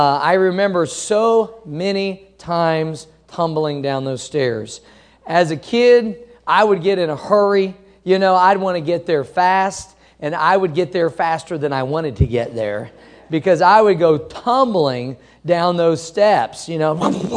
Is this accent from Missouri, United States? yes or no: yes; Missouri, United States; I grew up in Missouri. And as you know, in the Midwest and up in the North and so forth, it's very common.